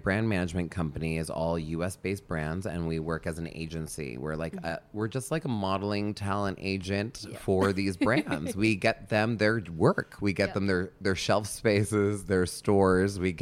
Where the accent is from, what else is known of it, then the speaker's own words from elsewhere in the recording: New York, United States; now in Los Angeles, United States; I didn't want to leave New York. I was an East Coaster. I'm a New Yorker at heart.